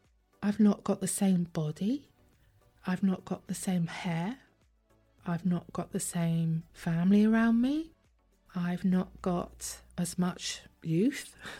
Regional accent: England, United Kingdom; I'm English and I don't speak French. I do speak French.

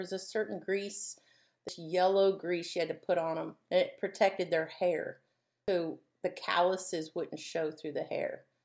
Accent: Oxford, Ohio, United States; Okay. Well, I'm originally from Oxford, Ohio.

